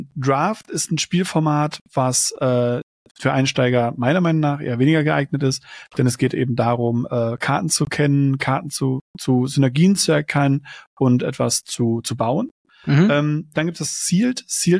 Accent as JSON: {"language": "German", "region": "Baden-Württemberg", "country": "Germany", "said": "Ich komme aus dem Schwarzwald von unten, aus dem Süddeutschland ursprünglich. Und wir waren sehr nah an der französischen Grenze"}